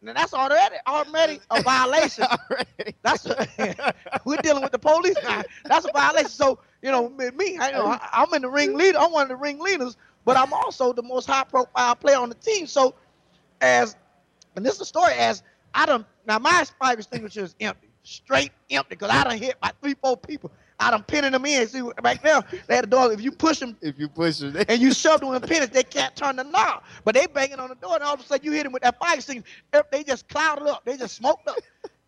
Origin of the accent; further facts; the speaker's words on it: Florida, United States; I was from South Florida. We woke up on our toes being slick.